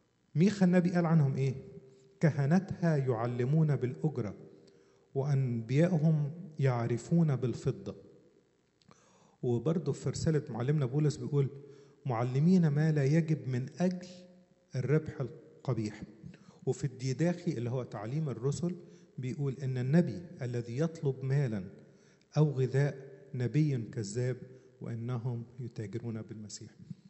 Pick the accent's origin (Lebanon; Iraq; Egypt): Egypt; Asyut, Asyut Governorate; يعني أنا شاهد عيان لكذا حاجة تحصل عندنا في أسيوط